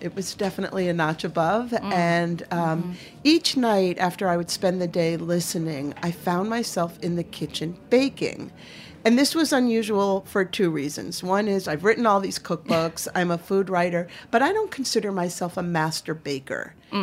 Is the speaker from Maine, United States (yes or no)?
yes; Maine, United States; I'm from Maine